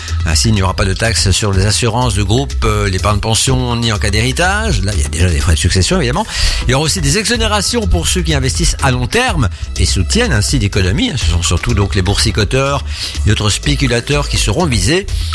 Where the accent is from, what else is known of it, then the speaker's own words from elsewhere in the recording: Belgium; Chez nous en Belgique, les cafés et les restos sont tout aussi fragilisés